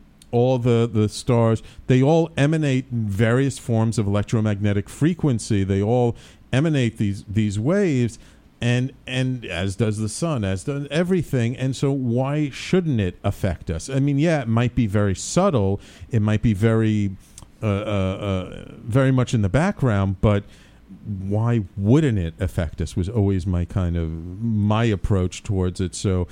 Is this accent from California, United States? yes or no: no; Bronx, New York, United States; I grew up in, born in Manhattan. I grew up in the Bronx.